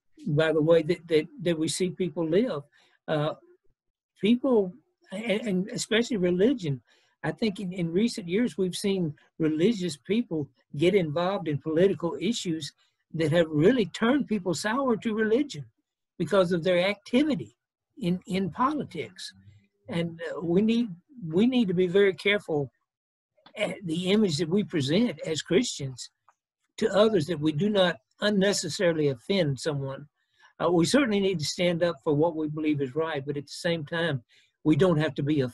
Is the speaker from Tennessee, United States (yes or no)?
yes; Tennessee, United States; Well, I was from Tennessee, but I lived up there. I lived up there for 8 years and then came back.